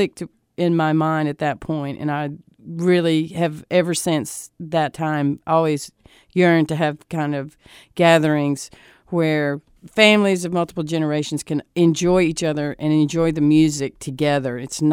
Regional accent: Jackson, Mississippi, United States; As a 19-year-old that rode down from my hometown of Jackson, Mississippi to attend my first

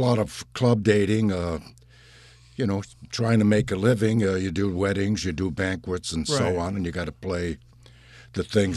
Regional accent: Albany, United States; I'm from Albany.

